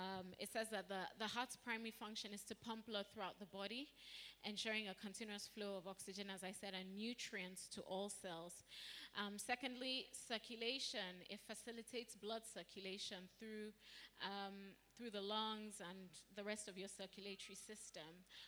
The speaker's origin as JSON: {"language": "English", "town": "Dublin", "region": "Leinster", "country": "Ireland", "tie": "born or raised there", "said": "when I was growing up in Dublin"}